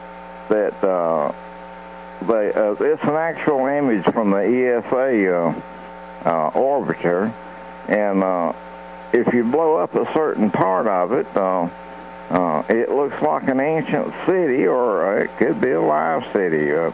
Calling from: North Carolina, United States; Hi, Kevin. … in North Carolina.

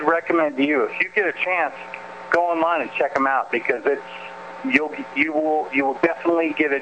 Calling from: North Carolina, United States; I'm calling from North Carolina.

